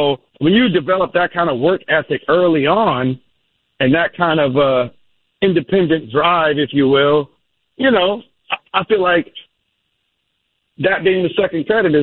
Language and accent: English; New York, United States; it's a testament to where I come from, you know, excuse me, growing up in Harlem and New York, and just growing up in New York, period